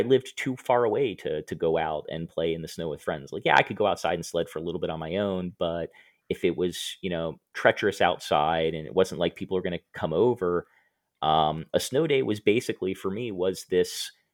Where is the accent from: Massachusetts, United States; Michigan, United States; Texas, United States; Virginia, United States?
Virginia, United States; Clifton; I grew up in Clifton, Virginia. It is a small, isolated town surrounded by Northern Virginia